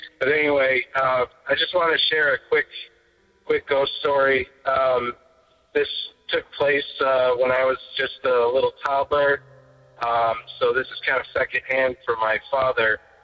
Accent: West Greenwich, Rhode Island, United States; one day my dad took me, like, once again as a little toddler, to one of the historic graveyards in my hometown of West Greenwich.

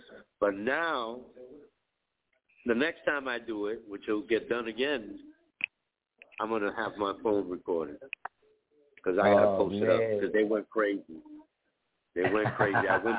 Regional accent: Bronx, New York, United States; I said, wow, all right, I'm from up north too. I'm from the Bronx.

